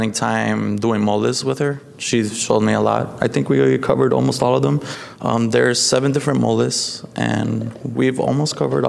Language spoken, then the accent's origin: English; Chicago, Illinois, United States; I'm not Mexican, but I'm Guatemalan and definitely learning a lot about Mexico. I'm born and raised in Chicago